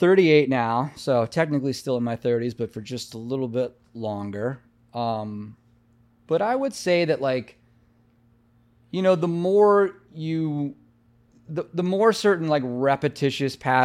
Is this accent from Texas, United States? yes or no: no; New York City, New York, United States; I grew up in Manhattan. I grew up on 64th Street.